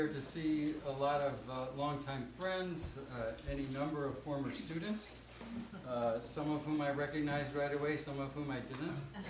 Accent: Valparaiso, Indiana, United States; I'm from Valparaiso, Indiana

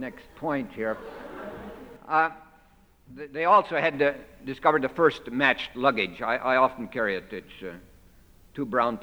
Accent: Stanwood, Washington, United States; when I was growing up in Stanwood, or in Snooze Hill

